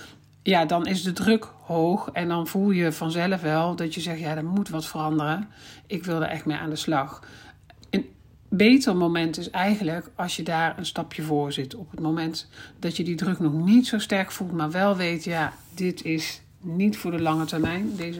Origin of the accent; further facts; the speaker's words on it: North Brabant, Netherlands; now in Gelderland, Netherlands; Ook al woon ik in het land van Maas en Waal, waar dat volop wel gebeurt. Ik heb het vroeger heel veel gedaan. Ik kom uit Brabant en heb daar echt uitgebreid carnaval gevierd, jarenlang. Maar sinds ik naar Gelderland ben verhuisd, eigenlijk niet meer.